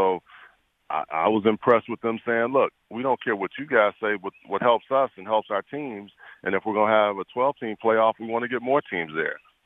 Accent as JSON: {"language": "English", "town": "Houston", "region": "Texas", "country": "United States", "tie": "born or raised there", "said": "I grew up in Houston, man."}